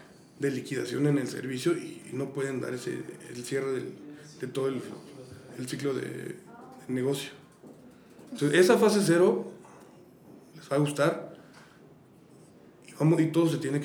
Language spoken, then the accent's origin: Spanish; Mexico; y soy orgullosamente mexicano